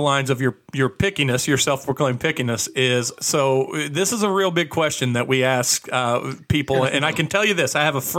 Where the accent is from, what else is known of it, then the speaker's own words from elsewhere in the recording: St. Peters, Missouri, United States; It's at Diamond Billiards and Music Club in St. Peters, Missouri, my hometown.